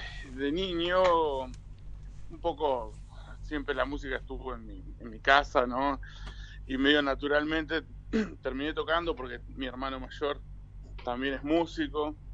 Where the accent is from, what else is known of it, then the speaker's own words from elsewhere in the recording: Comodoro Rivadavia, Chubut, Argentina; De acá, comodorense